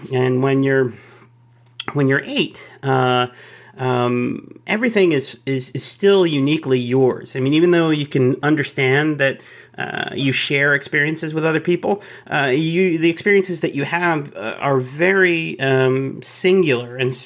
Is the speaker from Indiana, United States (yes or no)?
no; Dallas, Texas, United States; born there